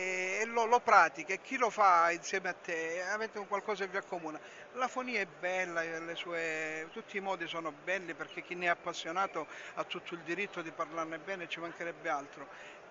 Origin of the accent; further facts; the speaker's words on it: Reggio Calabria, Calabria, Italy; Io sono di Reggio Calabria, però vivo per motivi familiari e di lavoro per 6 mesi qua a Lissone, Milano.